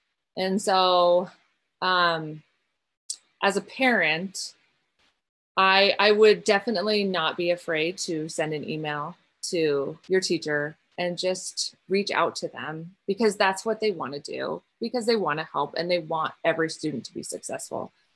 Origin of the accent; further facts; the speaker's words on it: Montana, United States; So I'm from Montana. Matt's from Maine.